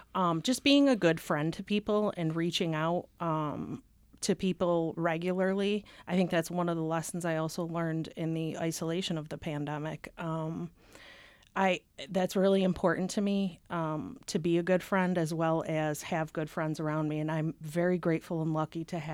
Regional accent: Ireland; I'm proudly Irish, so maybe that's one of the reasons why we got along so well over several years.

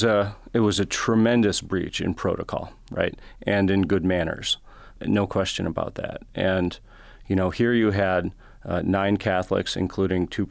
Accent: Baltimore, Maryland, United States; I grew up in Baltimore.

